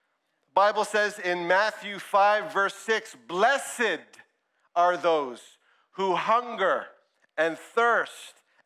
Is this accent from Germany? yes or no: no; Brampton, Ontario, Canada; We grew up in Western Ontario in Brampton.